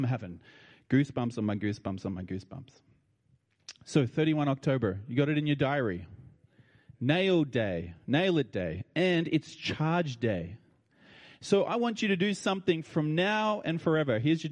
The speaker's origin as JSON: {"language": "English", "country": "Australia", "said": "I said, I'm from Australia."}